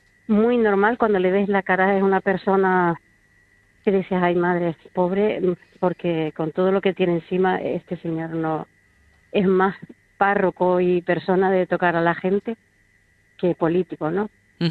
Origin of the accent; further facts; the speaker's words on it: Canary Islands, Spain; tantísimos problemas que tenemos como canarios